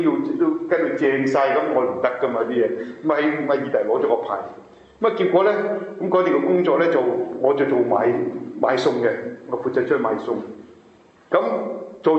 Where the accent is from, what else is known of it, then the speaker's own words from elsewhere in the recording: China; 話我哋中國人，我哋中國人好大量嘅